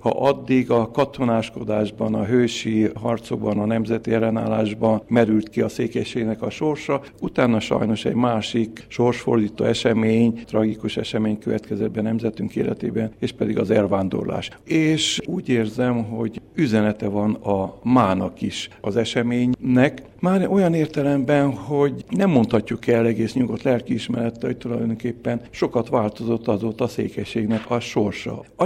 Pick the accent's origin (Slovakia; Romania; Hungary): Romania; Transylvania; elsősorban azért, mert székely vagyok